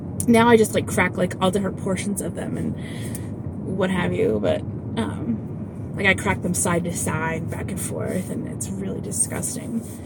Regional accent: North East England, United Kingdom; accent: Geordie; I'll be in Newcastle-upon-Tyne for 10 days, and I'm already forgetting my Geordie accent again.

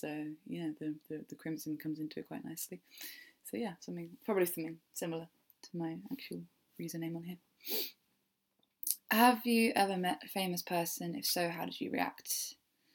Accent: United Kingdom; I do apologise. I'm so sorry. Sorry for being British.

